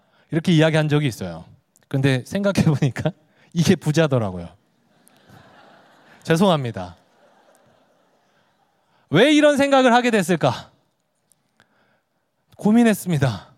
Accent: Busan, South Korea; now in Seoul, South Korea; 보내주신 분이 대구 분이었고 저는 부산 사람이거든요.

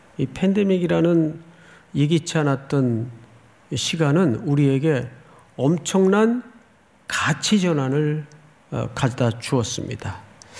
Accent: Daegu, South Korea; 저도 이제 어린 시절을 대구에서 지냈기 때문에 가끔 형들 따라서 냇가 이렇게 따라가면 이 종단지에 거머리가 붙어요.

